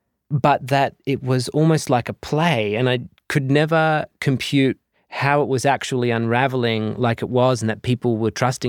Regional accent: Southern Cross, Western Australia, Australia; growing up in Southern Cross, there was a part of it that was torturous.

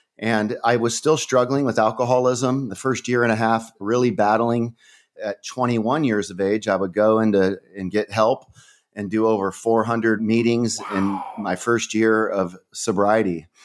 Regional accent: California, United States; I'm a Californian. I grew up in California, and I never heard the gospel till I was 19.

